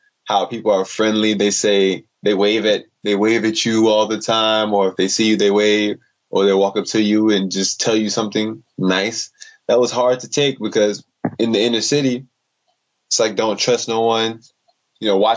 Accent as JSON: {"language": "English", "town": "Chicago", "region": "Illinois", "country": "United States", "tie": "born or raised there", "lives_now": "Orlando, United States", "said": "Well, Chicago's little Chicago."}